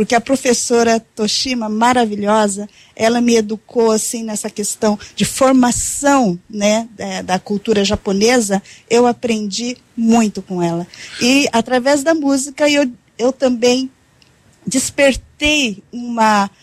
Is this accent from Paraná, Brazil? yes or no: yes; Londrina, Paraná, Brazil; born there; Eu sou nascida em Londrina.